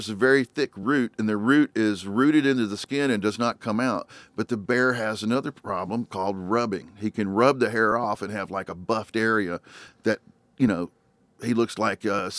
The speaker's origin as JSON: {"language": "English", "region": "Mississippi", "country": "United States", "tie": "born or raised there", "said": "And so we're so happy because Mississippi, my home state, is getting a little bit of credit."}